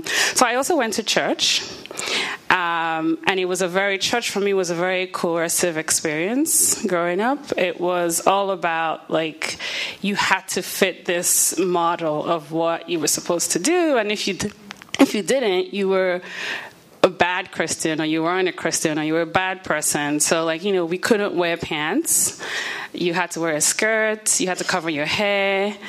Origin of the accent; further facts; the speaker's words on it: Nigeria; So I grew up in Nigeria and grew up in a pretty small town for Nigeria, but I was surrounded by mostly people who speak the same language, Igbo, which is my dad's ethnic group.